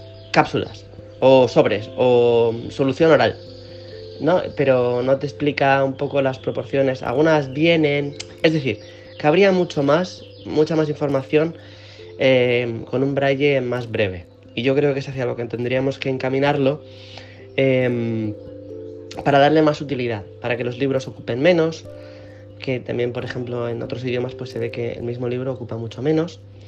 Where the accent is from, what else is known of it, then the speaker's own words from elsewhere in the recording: Spain; soy de España y echo de menos el braille en algunos productos de supermercado